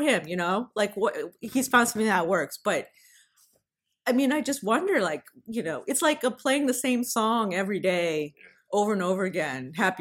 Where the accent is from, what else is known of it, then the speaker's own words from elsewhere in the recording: New Castle, Pennsylvania, United States; Because I grew up in Newcastle, as you know, which is outside of Pittsburgh. It's in the middle of nowhere, and there are very few Asians.